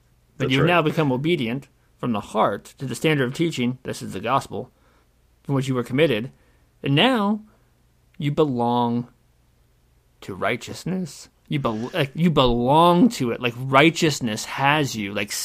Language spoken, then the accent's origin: English; United States; because I'm an American and we have a bad history with this word.